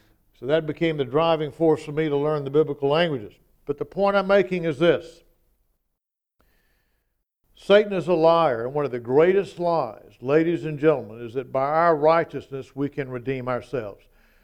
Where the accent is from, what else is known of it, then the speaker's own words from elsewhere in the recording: Jackson, Mississippi, United States; I'm from Jackson, Mississippi.